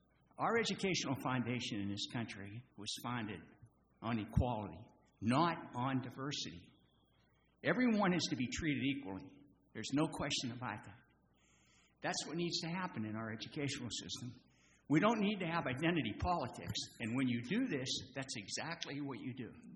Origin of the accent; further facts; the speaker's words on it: Port Orange, Florida, United States; I'm from Port Orange. I'm a resident and taxpayer there.